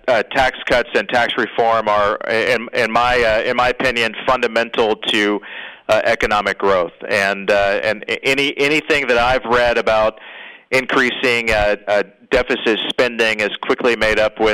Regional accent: Indiana, United States; Senator Joe Donnelly from my home state was on stage with President Trump in Indianapolis

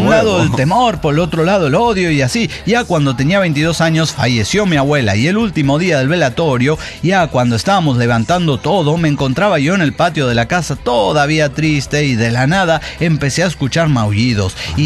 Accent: Matamoros, Tamaulipas, Mexico; now in Guadalajara, Mexico; Les vengo a comentar que yo también soy de Matamoros, Tamaulipas.

